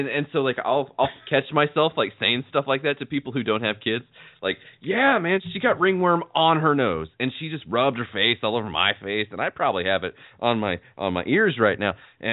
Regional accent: Oklahoma, United States; we grew up in Oklahoma.

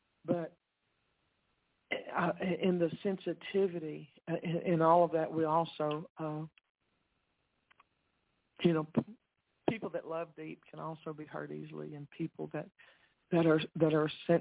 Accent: Texas, United States; accent: East Texas; Me and my East Texas accent, we just stumble through all of this.

